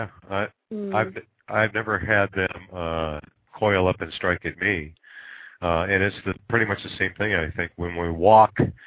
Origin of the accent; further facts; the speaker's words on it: Arizona, United States; I grew up in Arizona where they're pretty prevalent.